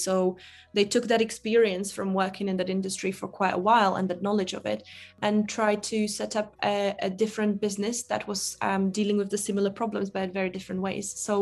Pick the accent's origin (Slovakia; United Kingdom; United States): Slovakia; I grew up in Slovakia in the 90s.